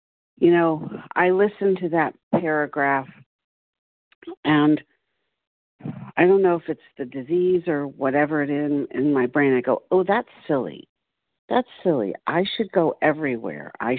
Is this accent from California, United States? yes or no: yes; California, United States; and I am from California